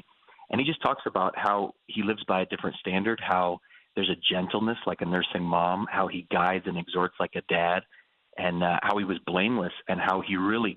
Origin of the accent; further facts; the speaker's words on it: New England, United States; Yeah, you know, for me, I grew up in New England. We were not a, you know, very religious family.